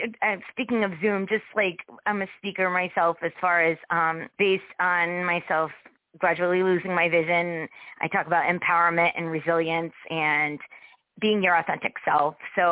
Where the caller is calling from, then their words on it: Connecticut, United States; Connecticut.